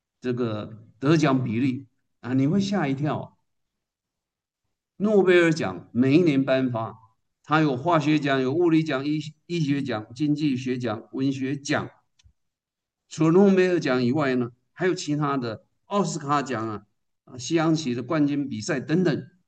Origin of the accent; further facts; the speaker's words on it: China; 我们中国人小孩。